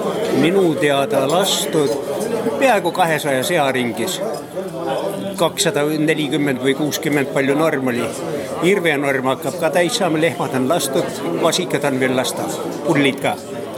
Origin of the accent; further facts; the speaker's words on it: Tehumardi, Saare County, Estonia; See olen Tehumardist. Kodukoht on Tehumardi.